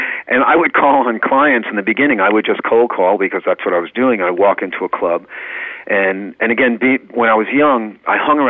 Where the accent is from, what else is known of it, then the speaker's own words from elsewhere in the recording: New York, United States; I played in Westchester County, actually, because I grew up in Westchester. I've been in Connecticut for a while now.